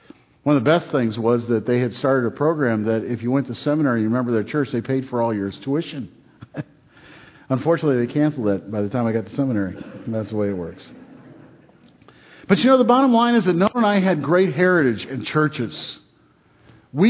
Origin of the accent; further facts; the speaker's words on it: Detroit, Michigan, United States; You all know that I was born in Detroit, Michigan, the garden spot of the world. Fascinating. You know, I love Detroit. I enjoyed living there. I'm very pleased to have that as my hometown. And I was growing up in the city till I was 12 years old.